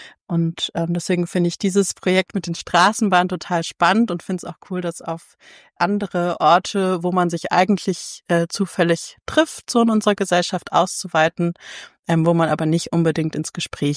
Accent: Saxony-Anhalt, Germany; also born or lived in Berlin; Also ich bin in Berlin geboren, aber in Sachsen-Anhalt aufgewachsen. Also wir sind dahin gezogen, als ich sehr klein war, in den 90ern. Und ich habe aber dann halt deswegen nie so richtig den Dialekt von dort gelernt

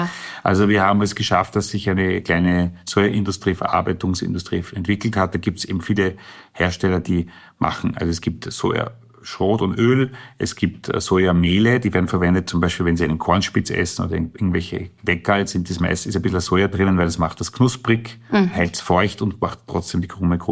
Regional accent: Salzburg, Austria; Ich komme aus Salzburg und habe dann Chinesisch studiert in Wien und habe ein Stipendium nach Taiwan bekommen.

